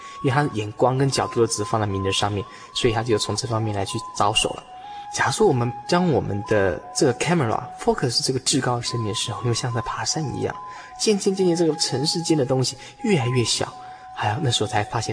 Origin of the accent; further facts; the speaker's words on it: Shulin, New Taipei, Taiwan; 有一次我去大同山，这是我故乡旁边的一座小山啊哈。那旁边的树林镇哈